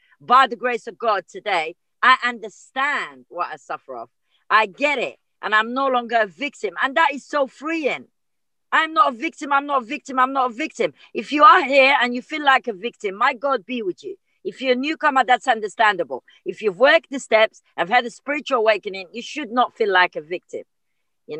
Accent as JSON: {"language": "English", "country": "Morocco", "said": "You know, I was born in the Mediterranean, and I'm Moroccan, you know, and I blame my using on that community."}